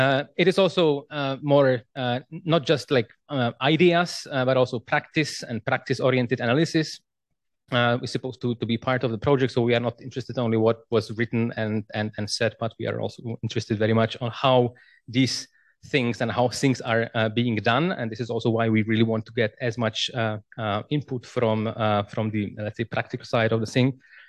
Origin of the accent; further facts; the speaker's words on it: Prague, Czechia; English is a second language; I am historian from Prague, from the Institute of Contemporary History